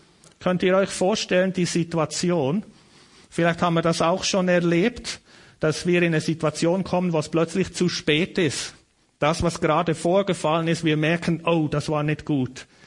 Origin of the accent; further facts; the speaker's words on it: Switzerland; Und ich als Schweizer muss dann zwischen diesen Australiern übersetzen